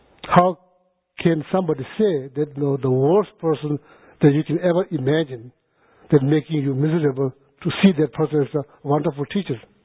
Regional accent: India; I was born in India, grew up in India, that part of the world.

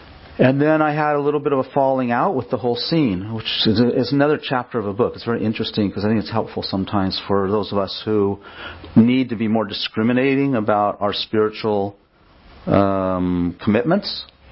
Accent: California, United States; I grew up outside Los Angeles. I was a product of the late 60s, early 70s.

